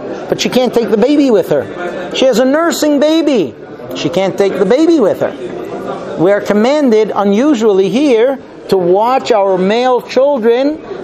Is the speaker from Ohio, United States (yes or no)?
no; Muncie, Indiana, United States; When I was growing up in Muncie, it was well known that driving down the street next to the cemetery